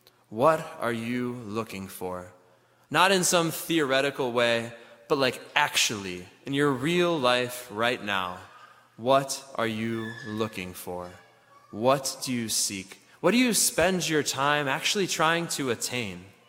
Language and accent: English; Ann Arbor, Michigan, United States; So I'm a born and raised Wolverine. Both my parents went to Michigan. I grew up in Ann Arbor.